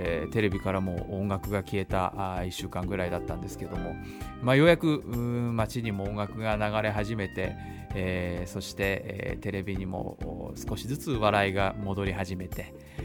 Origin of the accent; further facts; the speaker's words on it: Kanazawa, Ishikawa, Japan; also born or lived in Tokyo; もう東京13年、生活してきたんですが、つい先月からですね、生まれ故郷のふるさと金沢に、生活の拠点を移しまして、ちらほちら新幹線に乗って、収録にやってきております。出身は石川県金沢というところで、18年間、過ごしてきたわけなん